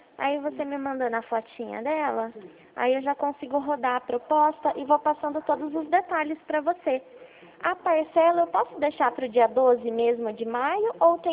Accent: Itu, São Paulo, Brazil; Não, eu sou de Itu.

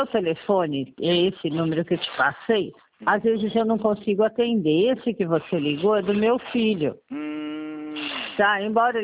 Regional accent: Bertioga, São Paulo, Brazil; sou daqui de Bertioga.

